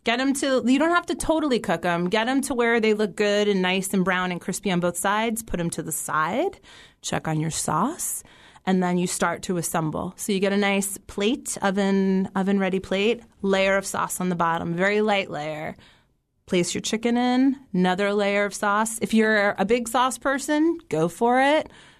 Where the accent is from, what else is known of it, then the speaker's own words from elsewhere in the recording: New Hyde Park, New York, United States; I grew up in New Hyde Park on Long Island and Umberto's is like where we go.